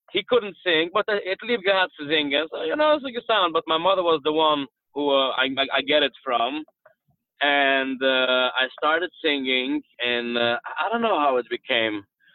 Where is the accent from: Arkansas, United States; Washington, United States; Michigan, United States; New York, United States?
New York, United States; Kiryas Yoel; My grandfather, we had a house there. And that's where we lived. So I grew up in Kiryas Yoel.